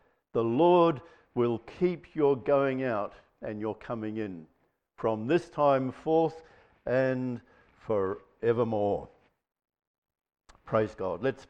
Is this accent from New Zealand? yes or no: yes; New Zealand; And here we are coming from New Zealand, right? Hills, okay? We know what hills are.